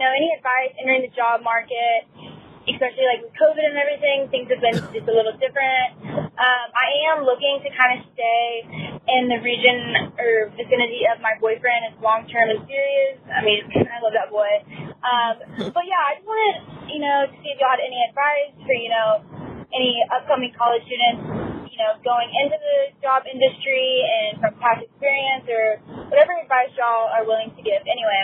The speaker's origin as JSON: {"language": "English", "town": "Beaumont", "region": "Texas", "country": "United States", "said": "I'm from Beaumont, Texas."}